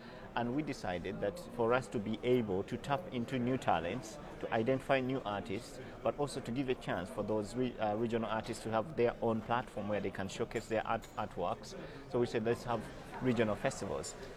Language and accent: English; Uganda; and I'm from Uganda